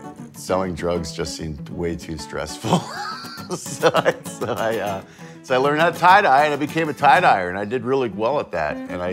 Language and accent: English; Pennsylvania, United States; I was born in Pennsylvania, 16th generation Pennsylvanian. Oh, proud of it.